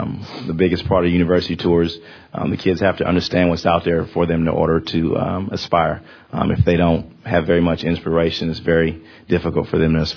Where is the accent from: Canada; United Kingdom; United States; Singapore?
United States; Port Isabel, Texas; we're from Port Isabel. I mean, our camp is down in South Padre.